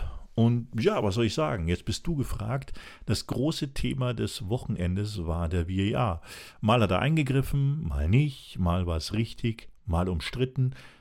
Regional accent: Germany; moved away as an adult; now in Switzerland; ich als Deutscher, der schon über 10 Jahre in der Schweiz lebt, kann Schweizerdeutsch, aber ich rede es ungern. Ich bin Hochdeutsch erzogen worden und seit über 40 Jahren rede ich Hochdeutsch.

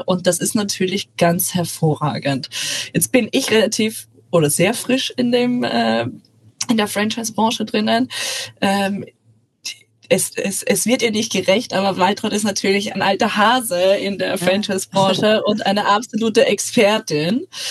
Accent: Austria; now in Hamburg, Germany; Hier habe ich mich natürlich in Deutschland mittlerweile nach 9 Jahren gut angepasst. Aber ich würde sagen, meine Heimat wird immer Österreich bleiben und mein Zuhause ist aktuell Hamburg

